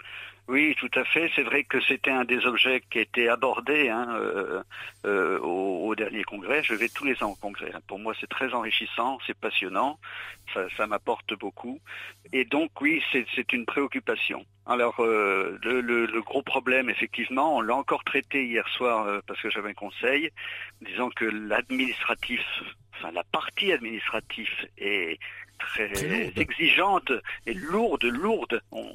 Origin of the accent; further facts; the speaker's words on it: Vouziers, Grand Est, France; born there; je suis né à Vouziers, il y avait exactement, quand j'étais élève, 317 habitants.